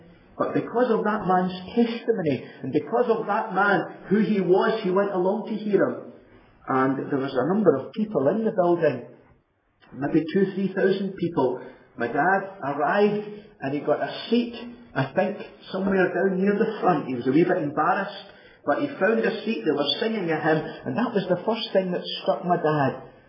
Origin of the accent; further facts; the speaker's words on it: Canada; born there; I was born in Canada.